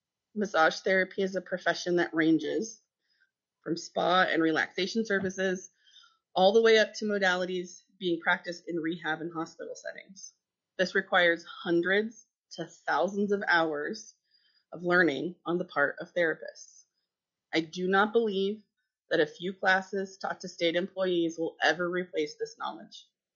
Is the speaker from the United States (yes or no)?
yes; Palmer, Alaska, United States; I am from Palmer, Alaska.